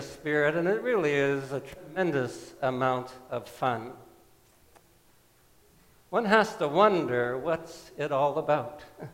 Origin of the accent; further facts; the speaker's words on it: Hamilton, Ontario, Canada; I'm from Hamilton, I wouldn't say Newfoundlander because I'm not from Newfoundland.